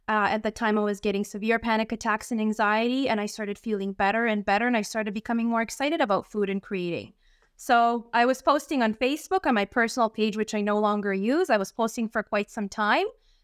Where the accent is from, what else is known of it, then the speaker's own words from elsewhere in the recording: Bulgaria; also born or lived in Greece; now in Canada; So I was born and raised in Bulgaria, and my family and I lived in Greece for quite some time on an island in Kritis, which is Crete. And shortly after, we came to Canada. Life brought us to Canada as refugees.